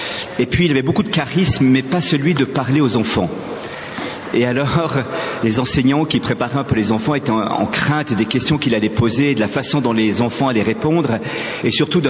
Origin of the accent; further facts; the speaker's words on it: Switzerland; Je viens de Suisse